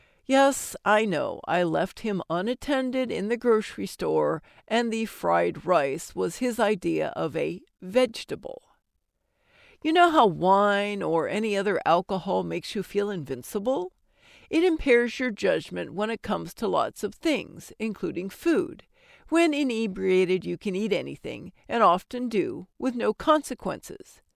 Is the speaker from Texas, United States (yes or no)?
yes; Fort Worth, Texas, United States; now in Austin, United States; We were on a romantic trip to meet halfway between his town of residence and mine in Austin. My hometown of Fort Worth, Texas, happens to be halfway.